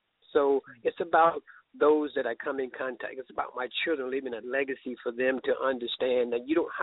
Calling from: Sardis, Mississippi, United States; I stepped out back here to come on to the show. I'm down in Sardis, Mississippi.

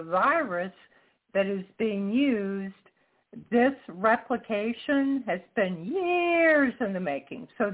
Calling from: Florida, United States; I'm calling from Florida.

